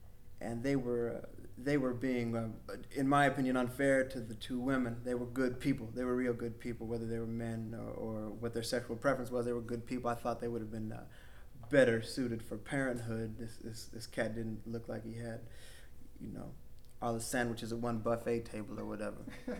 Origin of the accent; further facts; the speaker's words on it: Claremont, United States; And you know, I'm from Claremont, man. That happens all the time.